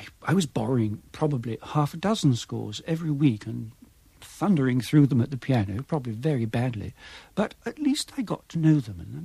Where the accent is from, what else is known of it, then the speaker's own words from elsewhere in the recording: Manchester, North West England, United Kingdom; born there; I was born in Manchester.